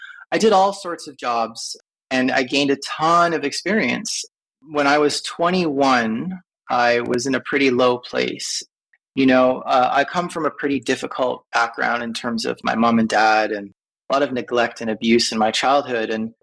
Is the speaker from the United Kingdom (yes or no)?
no; Toronto, Ontario, Canada; now in Philadelphia, United States; I am Canadian, originally from Toronto. I live in Philadelphia now